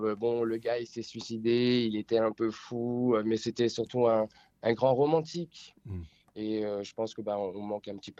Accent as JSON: {"language": "French", "town": "Strasbourg", "region": "Grand Est", "country": "France", "said": "je suis originaire de Strasbourg, enfin d'Alsace"}